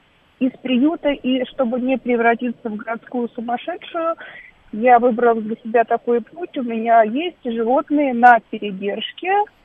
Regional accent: Moscow, Russia; я из Москвы.

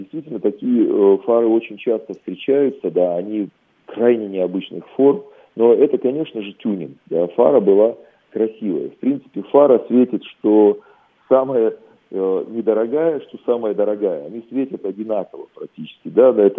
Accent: Germany

